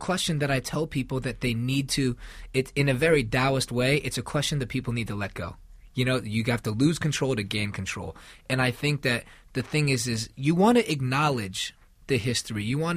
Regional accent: United States; born there; I'm an American-born Chinese person, and I very much respect Chinese food when I go back to China and eat it.

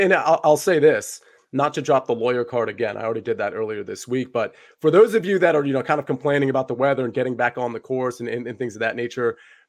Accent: Virginia, United States; I'm from Northern Virginia, the DC area.

